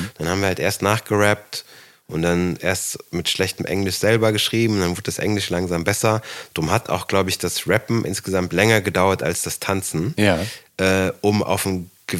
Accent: Aachen, North Rhine-Westphalia, Germany; wir sind in Aachen aufgewachsen

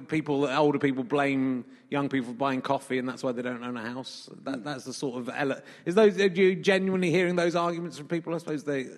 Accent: Yorkshire and the Humber, United Kingdom; born there; There isn't any. I was born in Yorkshire, so that's

